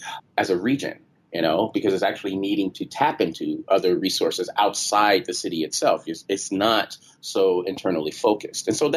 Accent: Chicago, Illinois, United States; moved away as an adult; from growing up in Chicago. And I thought Chicago was the greatest city on earth. So when I came to Detroit, I was like, you know, this is okay, but it's no Chicago.

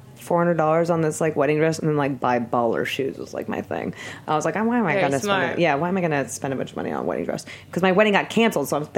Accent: California, United States; which I've never been to because I'm from California and we don't get to do things like that.

